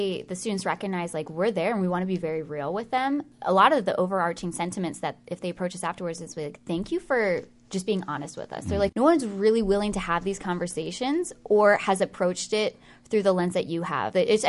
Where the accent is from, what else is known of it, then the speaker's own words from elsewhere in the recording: Philadelphia, Pennsylvania, United States; No, I'm from the Philadelphia area.